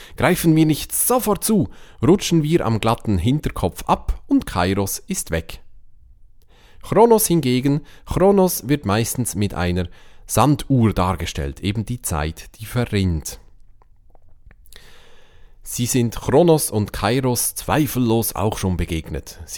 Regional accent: Switzerland; Nun, in der Schweiz sagt man, man kann nicht den Fünfer und das Weckli haben. Oder in meinem Dialekt, man kann nicht das Fünfi und das Weckli haben.

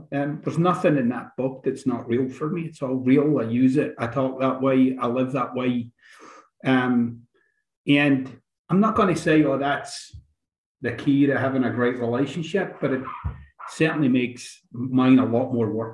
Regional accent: Glasgow, Scotland, United Kingdom; Glasgow, Scotland.

